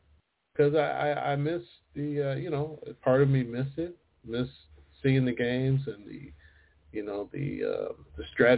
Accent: Chicago, Illinois, United States; well, yeah, I'm from Chicago, man, so it's always the Bears, you know.

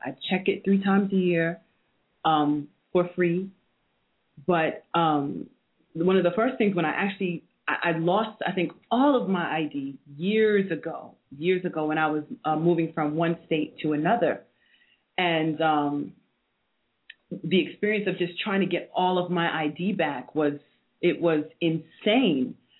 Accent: New York City, New York, United States; No, I'm from Hell's Kitchen.

